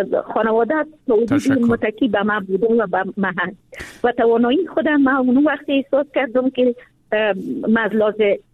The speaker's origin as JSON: {"language": "Persian", "country": "Afghanistan", "said": "دختر خانم هایی که در ولایت ما هستن، چون ولایت سمنگان کاملا یک ولایت سنتی هست"}